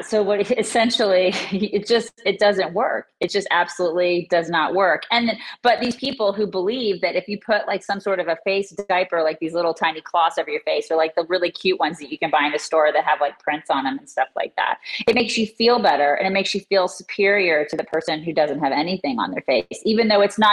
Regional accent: United States; I'm an American. And I believe in freedom.

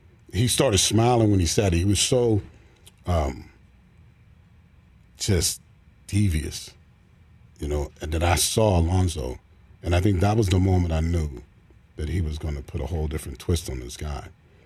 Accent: Pittsburgh, Pennsylvania, United States; Pittsburgh, PA, yeah.

